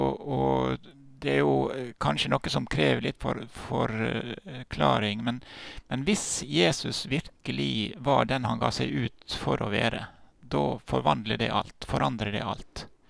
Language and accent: Norwegian; Ellingsøya, Møre og Romsdal, Norway; moved away as an adult; also born or lived in Oslo / Kristiansand; Jeg kommer jo fra Ellingsøya da, men jeg har jo bott vekk en god del år. Hatt ulike jobber, ikke minst studier i Oslo og Kristiansand, og jobber i Oslo, Hamar, Nord-Troms